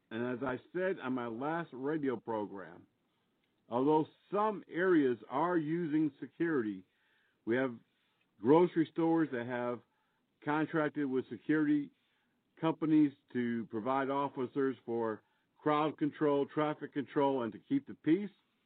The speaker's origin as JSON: {"language": "English", "region": "Connecticut", "country": "United States", "tie": "born or raised there", "said": "I remember in the city that I lived in, it was a large manufacturing city that I grew up in Connecticut."}